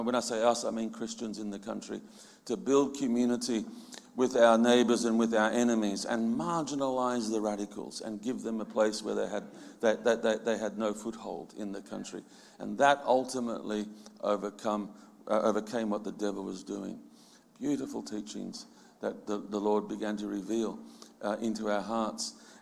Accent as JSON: {"language": "English", "town": "Sydney", "region": "New South Wales", "country": "Australia", "tie": "born or raised there", "said": "Not the way we did it when I was growing up in Sydney, you know"}